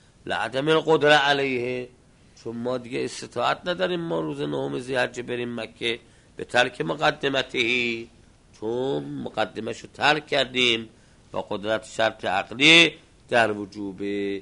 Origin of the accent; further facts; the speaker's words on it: Iran; چرا؟ چون ما ایرانیم.